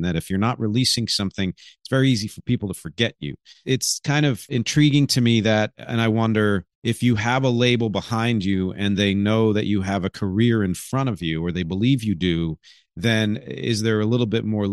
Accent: Philadelphia, Pennsylvania, United States; is a 28-year-old hip-hop artist from Philadelphia, my hometown where I was born.

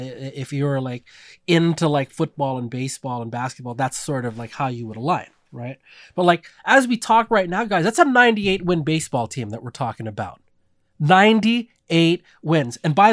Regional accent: California, United States; I grew up in the Bay Area, but have spent most of my adult life out here, right?

